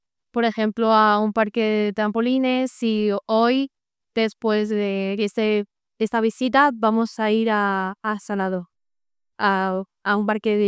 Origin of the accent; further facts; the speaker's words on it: Las Ventas de Retamosa, Castilla-La Mancha, Spain; Yo soy de las Ventallas de Tamosa, de Toledo.